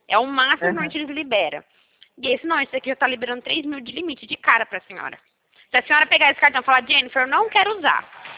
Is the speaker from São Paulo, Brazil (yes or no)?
yes; Americana, São Paulo, Brazil; Eu sou de Americana.